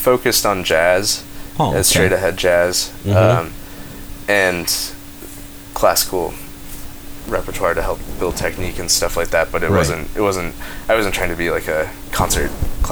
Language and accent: English; Madison, Wisconsin, United States; Yeah, I'm from Madison originally.